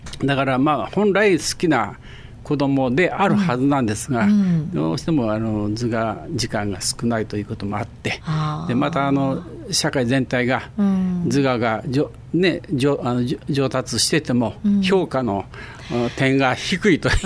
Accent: Hida, Gifu, Japan; moved away; also born or lived in Kyoto; 岐阜飛騨なんです。飛騨が出身でして、京都に丸15年おって、全国をこうある程度徘徊をして、岐阜に近いところに落ち着かなきゃいけないなと思って、45ぐらいの時に長久手を振り出しにして、安い土地を探して、信濃へ来た

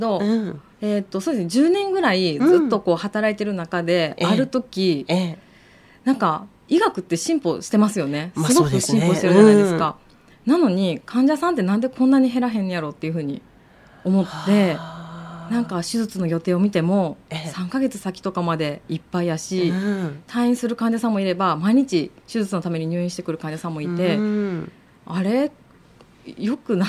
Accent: Kyoto, Japan; now in Seto, Japan; 京都出身です。

